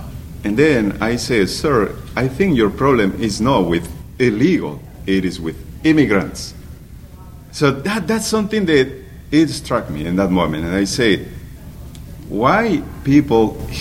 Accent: Peru; now in Arlington, United States; well, I am from Peru originally.

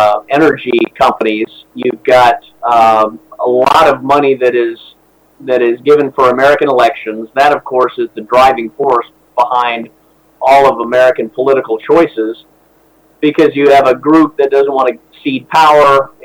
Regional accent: Scotland, United Kingdom; born there; I was born in Scotland. I have family in Britain

